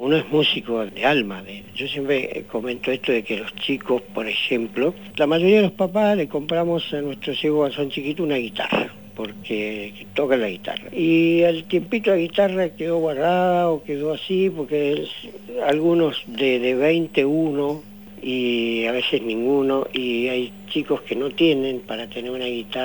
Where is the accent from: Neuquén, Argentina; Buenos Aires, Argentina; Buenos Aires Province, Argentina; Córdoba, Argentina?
Neuquén, Argentina; San Martín de los Andes; somos de San Martín de los Andes.